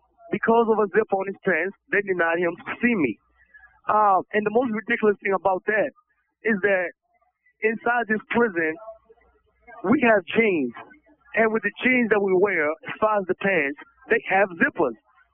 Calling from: Jessup, Maryland, United States; So I'm calling here from Jessup Correctional Institution in the state of Maryland.

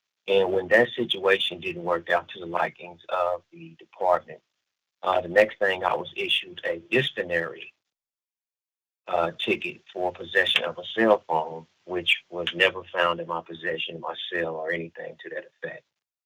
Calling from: California, United States; I'm calling you from Solano State Prison in Northern California.

